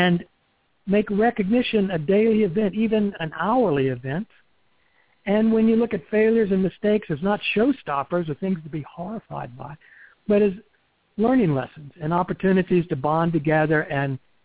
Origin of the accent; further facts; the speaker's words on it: the South, United States; You know, I grew up in the South.